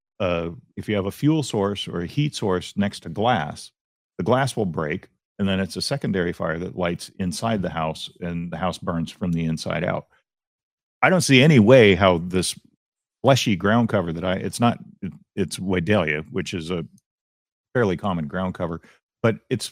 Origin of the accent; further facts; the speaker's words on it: San Diego, California, United States; I was born and raised here in San Diego